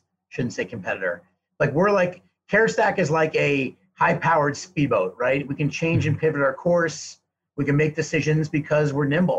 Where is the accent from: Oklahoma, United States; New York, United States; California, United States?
New York, United States; now in Denver, United States; I grew up in the city on the Upper East Side. If you're from New York, you just call it the city, I guess. I went to high school in the Bronx